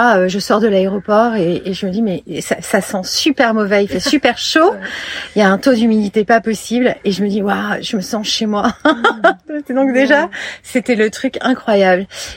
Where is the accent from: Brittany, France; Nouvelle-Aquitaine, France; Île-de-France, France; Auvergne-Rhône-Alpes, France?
Île-de-France, France; Paris; moved away as an adult; also born or lived in London / New York; J'ai 47 ans, parisienne de base. Je suis partie très jeune de Paris à 18 ans pour aller m'installer à Londres, puis à New York.